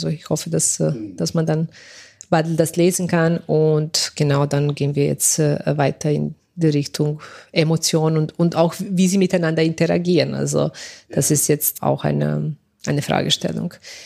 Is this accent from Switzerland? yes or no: no; Serbia; moved away as an adult; also born or lived in Vienna; now in Magdeburg, Germany; also ich bin in Serbien geboren und aufgewachsen und dann zum Studieren, also nach dem Gymnasium nach Wien gezogen.